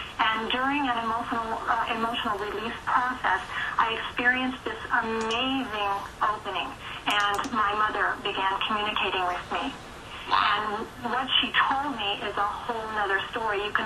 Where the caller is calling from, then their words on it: Colorado, United States; Just outside of Denver, a suburb of Denver.